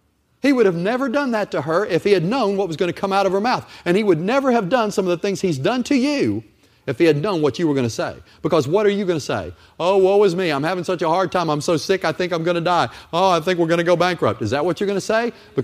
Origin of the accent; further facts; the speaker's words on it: Virginia, United States; I'm from Virginia. Ann's from West Virginia.